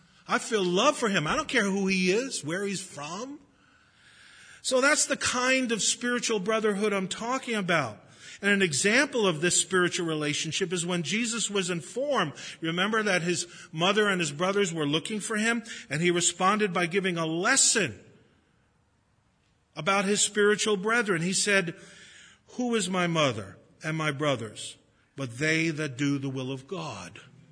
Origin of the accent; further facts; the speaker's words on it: Brooklyn, New York, United States; I'm a Jew from Brooklyn, he's from the Midwest, I'm white, he's black, but we're brothers.